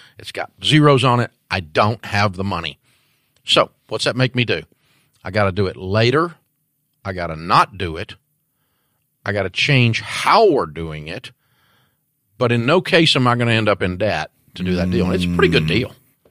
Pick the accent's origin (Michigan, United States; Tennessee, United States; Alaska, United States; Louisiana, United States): Tennessee, United States; Antioch; I'm from Antioch, Tennessee.